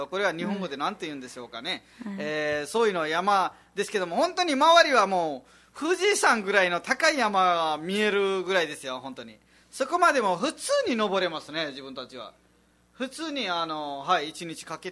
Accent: Nepal; Japanese is a second language; now in Japan; 私はもう本当にちっちゃい頃まで、ちっちゃい4歳か5歳まで山のところにいて、でそこから引っ越ししてちょっと町のところに降りてきたんですけども

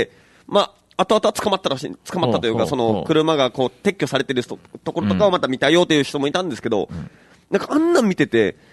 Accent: Kyushu, Japan; 頑固親父、その、九州男児ですから

